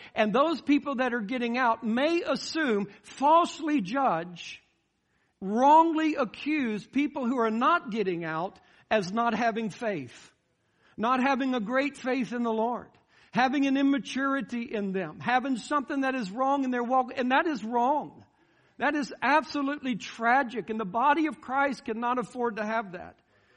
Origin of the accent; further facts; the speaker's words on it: United States; And we as American people, we're curious people, right?